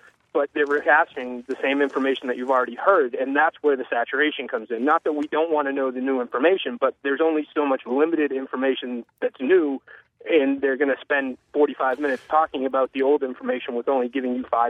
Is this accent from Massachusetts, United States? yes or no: yes; Massachusetts, United States; I'm from Massachusetts. I grew up here my entire life.